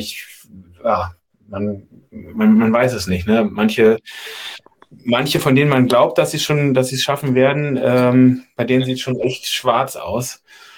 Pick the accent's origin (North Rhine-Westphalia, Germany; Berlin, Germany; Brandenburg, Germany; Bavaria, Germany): Berlin, Germany; Ich kann das als Berliner überhaupt gar nicht ernst nehmen, weil Köln und Düsseldorf sind no so nah nebeneinander wie in Berlin.